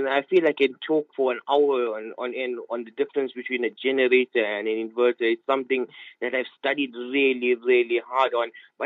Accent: Isipingo Beach, KwaZulu-Natal, South Africa; they're asking me, where are you from? And I said, I'm from Isipingo Beach.

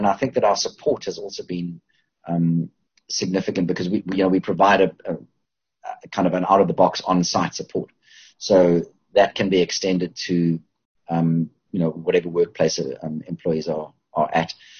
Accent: Cape Town, Western Cape, South Africa; As you observed earlier, that I'm from Cape Town, and I'm in Cape Town at the moment.

